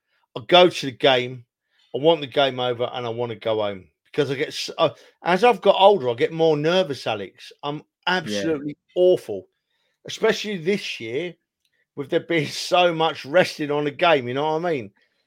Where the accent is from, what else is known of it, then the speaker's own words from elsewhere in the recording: London, United Kingdom; I was born and raised in Tottenham, Alex. You know, I went to school right behind the Tottenham ground.